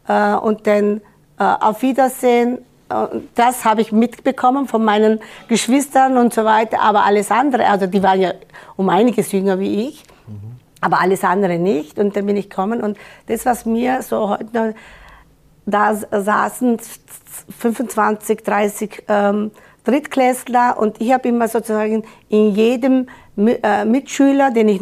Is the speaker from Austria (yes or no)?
yes; Schwarzach, Vorarlberg, Austria; dann sind wir mit dem Zug nach Vorarlberg und fort dort eben in meinem Heimatdorf Schwarzach sind wir auch dort dann gelandet.